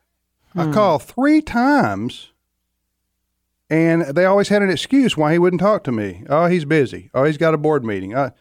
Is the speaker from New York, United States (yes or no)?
no; Mississippi, United States; I'm from North Mississippi, and I'm a little bit older than he is